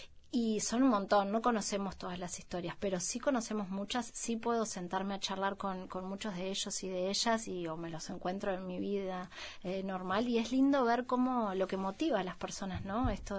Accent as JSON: {"language": "Spanish", "country": "Uruguay", "said": "creo que habla bien de lo que somos como uruguayos y como Uruguay también"}